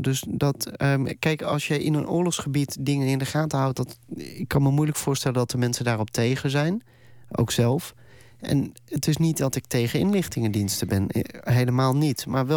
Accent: Netherlands; want in de Verenigde Staten heb ik als Nederlander die op Nederlandse bodem is geen enkele rechtspositie.

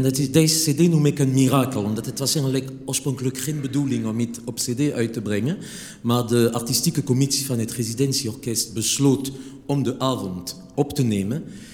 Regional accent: Lectoure, Occitania, France; naar het graf van mijn moeder in Lectouren, waar ik vandaan kom, in de Gascogne.

